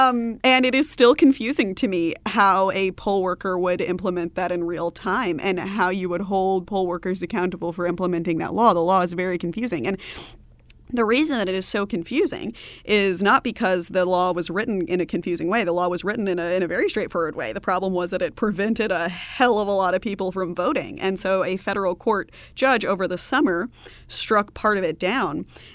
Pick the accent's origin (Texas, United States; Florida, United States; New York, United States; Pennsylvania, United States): Texas, United States; I say but as a Texan.